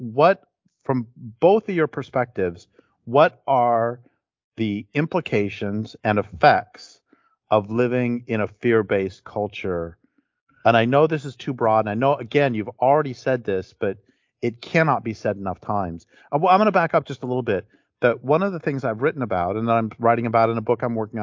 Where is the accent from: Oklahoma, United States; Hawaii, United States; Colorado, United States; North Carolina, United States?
Colorado, United States; I grew up in Colorado and I saw coyotes all the time.